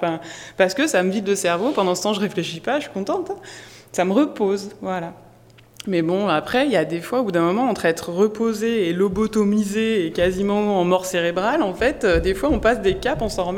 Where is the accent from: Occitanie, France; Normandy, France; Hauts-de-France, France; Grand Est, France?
Grand Est, France; moi je viens d'Alsace, je peux vous dire que c'est vraiment intéressant, la laïcité alsacienne